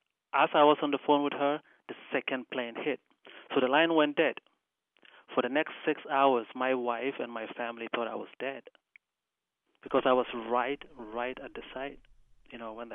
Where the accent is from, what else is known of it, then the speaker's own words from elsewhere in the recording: Ghana; Yes, I'm from Ghana, yes.